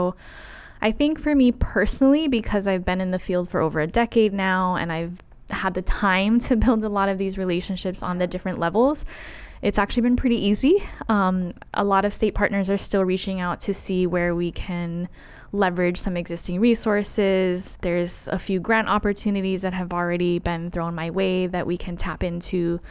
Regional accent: Waianae, Hawaii, United States; also born or lived in Oahu; So I was raised in Waianae, but I went to school all the way out at Sacred Hearts in Kaimuki.

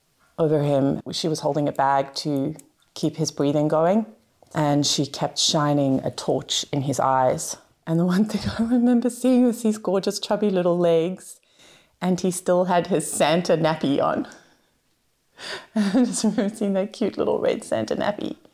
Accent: South Africa; now in Australia; Growing up in South Africa, often school is quite far away from where you live.

